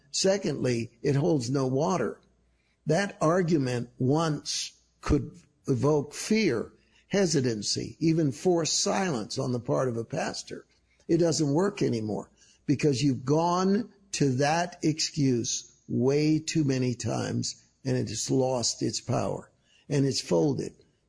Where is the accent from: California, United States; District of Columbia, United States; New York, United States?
California, United States; San Francisco; Because I'm from San Francisco